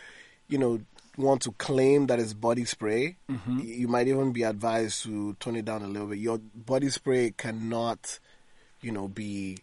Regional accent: Nigeria; as a Nigerian

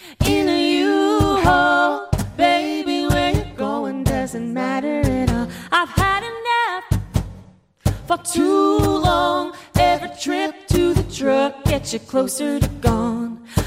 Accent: Columbia, United States; Growing up in Columbia, I live in a vibrant arts community.

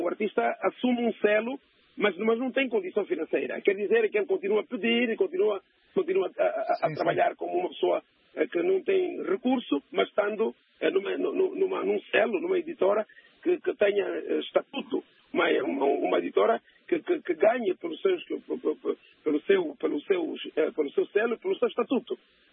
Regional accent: Angola; muito menos valor como angolano, como cidadão.

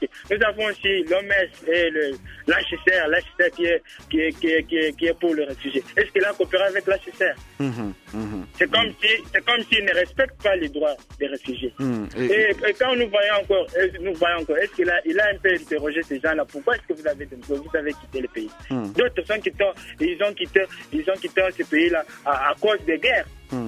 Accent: Republic of the Congo; now in Cape Town, South Africa; je suis pas dans mon pays, je suis à Cape Town, c'est pas mon pays, j'ai quitté le Congo pour le Cape Town.

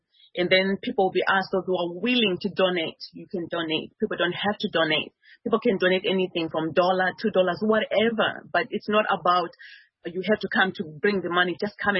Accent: Bulawayo, Zimbabwe; now in United States; I'm from Zimbabwe, and I'm from Bulawayo in Zimbabwe.

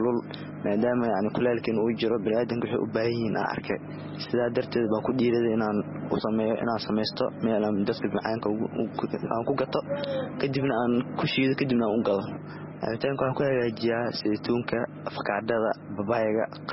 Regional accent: Mogadishu, Banadir, Somalia; waxaan ku dhashay Muqdisho waxaan ku soo babaray xagga Muqdisho

